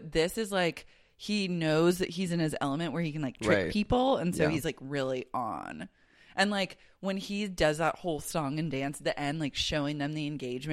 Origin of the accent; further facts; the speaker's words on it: Oklahoma City, Oklahoma, United States; I was raised in Oklahoma City